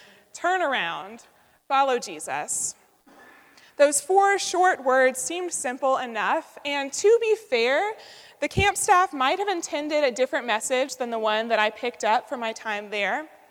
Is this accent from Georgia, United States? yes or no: yes; Atlanta, Georgia, United States; I am a Southerner. I grew up in Atlanta, which is a diverse city filled with national transplants and global headquarters, but it's nonetheless influenced by its position deep in the Bible Belt.